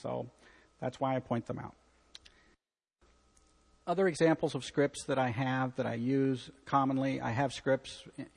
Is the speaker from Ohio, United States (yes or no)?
yes; Cincinnati, Ohio, United States; I'm a Reds fan because I grew up in Cincinnati.